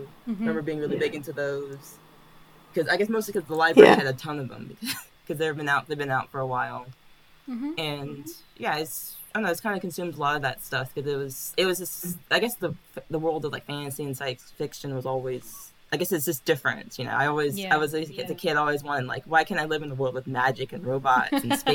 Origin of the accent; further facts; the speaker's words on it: United States; Yeah, I grew up in the U.S. My family is military, so we moved around a bit, but not like internationally. Stayed pretty much around one state, but different parts. We lived in different cities